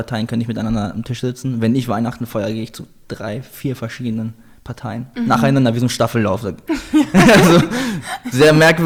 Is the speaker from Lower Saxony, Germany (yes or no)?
yes; Salzgitter, Lower Saxony, Germany; also born or lived in Hildesheim; now in Vienna, Austria; Gut, wir sind dann von Salzgitter nach Hildesheim gezogen, nähe Hannover.